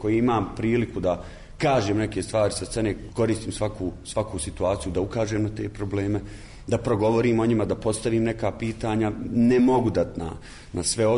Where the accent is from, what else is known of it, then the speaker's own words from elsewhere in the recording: Bosnia & Herzegovina; a s obzirom da ja dolazim iz Bosne i Hercegovine, koja je vjerovatno i puno komplikovanije geografsko područje, nekako opet smo svi na tom brdovitom Balkanu